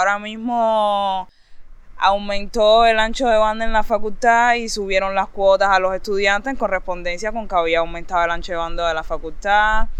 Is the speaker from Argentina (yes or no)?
no; Cuba; a los que nosotros no podemos acceder primeramente porque somos cubanos y hay muchas cosas bloqueadas.